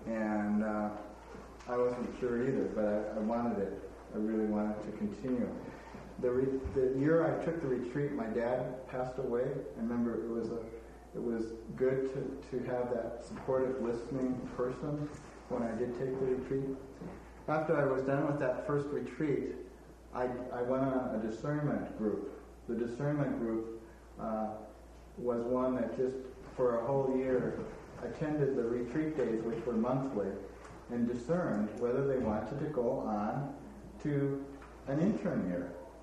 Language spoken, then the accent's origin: English; Wisconsin, United States; I come from the Midwest, Wisconsin.